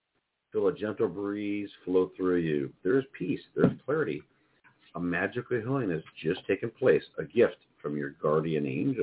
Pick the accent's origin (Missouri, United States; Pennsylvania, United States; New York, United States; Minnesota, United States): Minnesota, United States; also born or lived in California; now in Virginia, United States; I was born in a different state. I was born in California. I grew up in Minnesota. I live in Virginia.